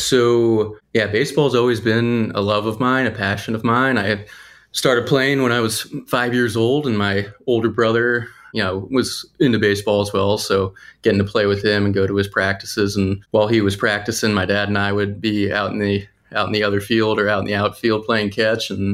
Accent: Maryland, United States; There's some awesome opportunities where I grew up in Maryland, and I just started playing more and I loved it and slowly got better at it.

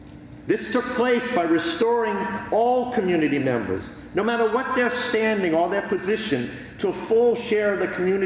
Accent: New Orleans, Louisiana, United States; accent: New Orleans; I'm from New Orleans, which means that I sound like I'm somewhere between New Jersey and Boston.

